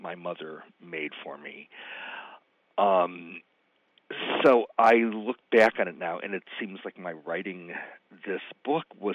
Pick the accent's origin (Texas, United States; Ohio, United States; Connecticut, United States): Ohio, United States; Beechwood; the home I grew up in Beechwood, Ohio, a suburb of Cleveland. I was born there in 1951.